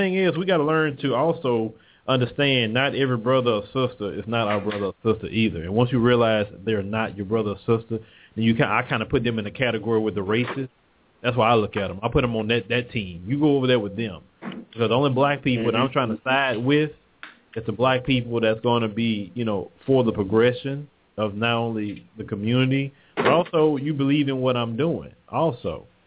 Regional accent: Texas, United States; accent: country; But, you know, hey, I'm from Texas. Forget it. You don't like to hear my country accent?

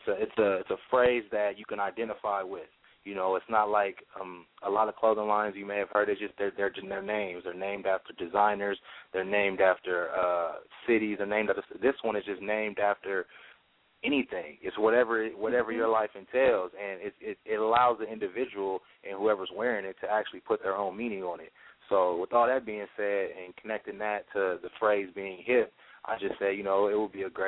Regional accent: Los Angeles, California, United States; Yeah, that's correct. Born and raised here in L.A.

